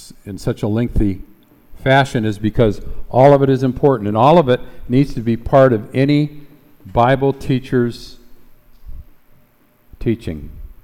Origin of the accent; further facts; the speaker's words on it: Michigan, United States; As I said, I grew up in Michigan, and in the western part of Michigan